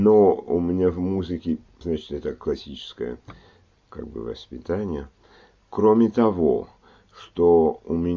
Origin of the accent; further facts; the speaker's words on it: Paris, Île-de-France, France; Я родился в Париже, значит, учился там в Париже.